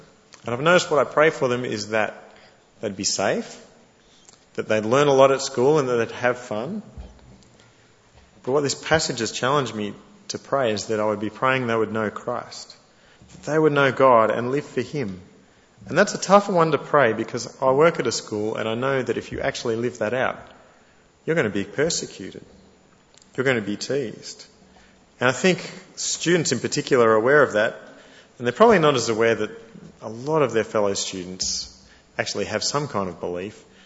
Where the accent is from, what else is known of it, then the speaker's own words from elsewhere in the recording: Australia; As an Australian dad, this is pretty exciting.